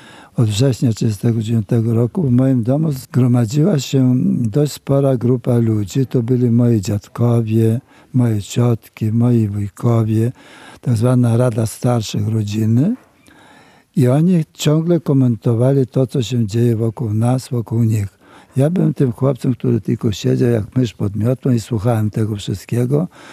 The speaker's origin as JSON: {"language": "Polish", "town": "Khnylche", "region": "Ternopil Oblast", "country": "Ukraine", "tie": "born or raised there", "said": "Ja się urodziłem w takiej dużej wsi Chnilcze, w powiecie Podhajce, w województwie tarnopolskim. Była to wieś polsko-żydowsko-ukraińska."}